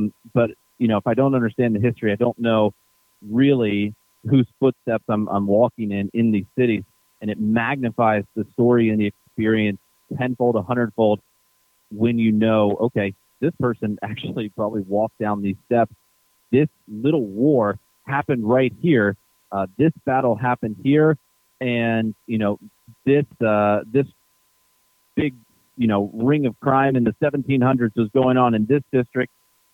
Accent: Kentucky, United States; I do know more about Tennessee and Nashville than I know about my hometown or my home state of Kentucky.

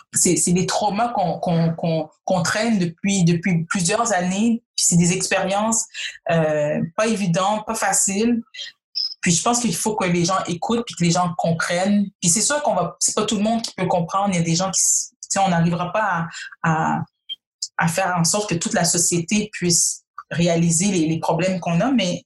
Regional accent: Quebec, Canada; born there; Moi, foncièrement, je suis québécoise, je suis née au Québec. Si tu sais pas que je suis noire, tu m'écoutes parler, mon nom, c'est je suis québécoise.

